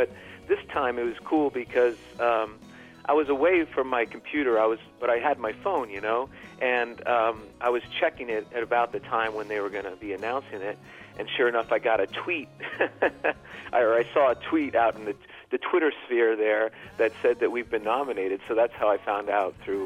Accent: Columbus, Ohio, United States; born there; I was born in Ohio, in Columbus.

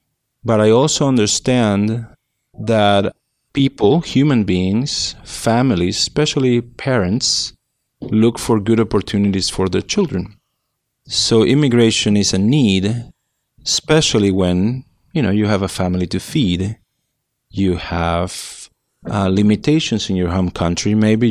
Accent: Mexico; moved away as an adult; now in Miami, United States; I am originally from Mexico. Well, I first came to study in Miami when I was 18 years old, and then I went back to Mexico after a few months. I went to school back in Mexico. I finished college, and then I came back when I was in my mid-20s, and I've stayed here ever since.

